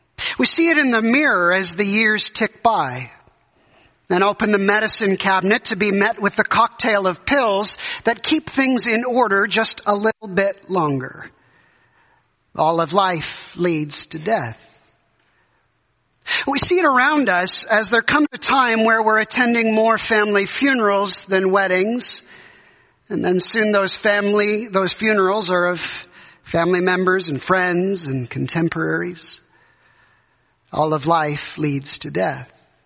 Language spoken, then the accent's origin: English; Canada; I remember as a Canadian